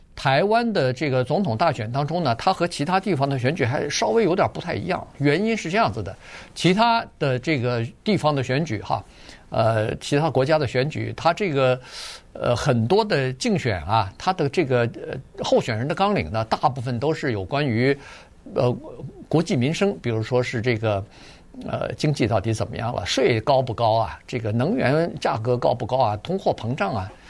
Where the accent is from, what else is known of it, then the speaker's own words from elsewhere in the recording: China; now in United States; 因为我们是在中国长大的，中国大陆长大，然后一半的时间，超过一半的时间在美国